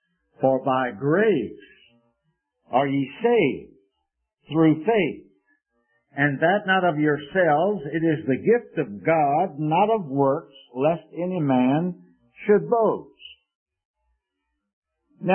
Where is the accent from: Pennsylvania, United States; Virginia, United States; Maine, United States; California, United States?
Virginia, United States; Richmond; It was the latter part of 1954 in my hometown of Richmond, Virginia.